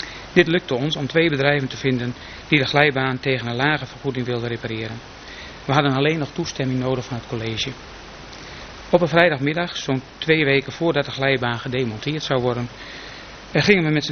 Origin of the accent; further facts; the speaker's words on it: Friesland, Netherlands; ik ben geen Groninger, ik ben een Fries.